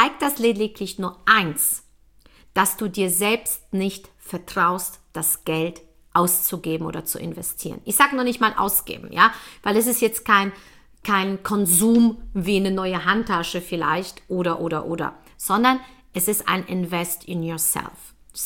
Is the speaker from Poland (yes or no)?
yes; Poland; now in Germany; Ich bin aus Polen geflüchtet mit zwei Koffern, mit meinen Eltern.